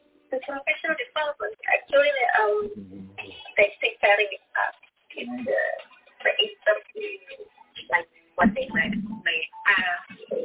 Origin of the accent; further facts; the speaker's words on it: Indonesia; I am originally from Indonesia.